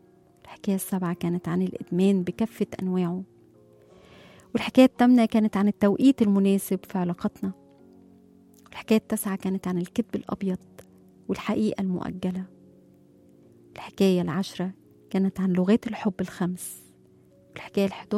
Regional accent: Egypt; بتخلينا فرحانين أن احنا مصريين

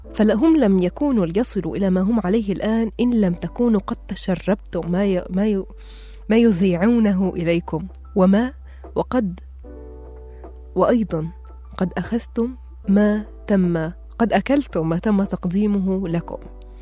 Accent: Egypt; ودي فعلا حاجة صح علينا احنا كمصريين عموما يعني.

